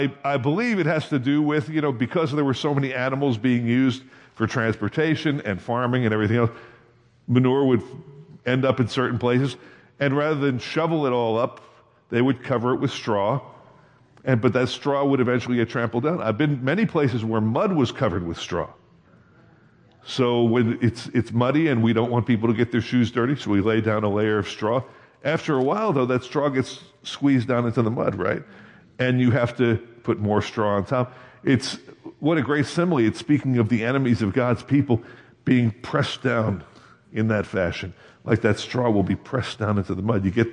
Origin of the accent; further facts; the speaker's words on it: Ohio, United States; So got around to me, "Where are you from?" "I'm from Ohio."